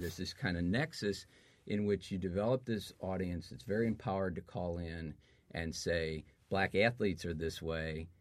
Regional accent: St. Louis, Missouri, United States; I grew up in St. Louis, which invented, at least claims to have invented, talk radio at KMOX

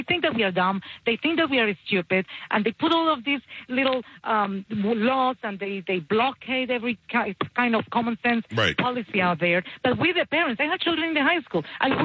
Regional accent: Colombia; English is a second language; now in United States; I am from Colombia

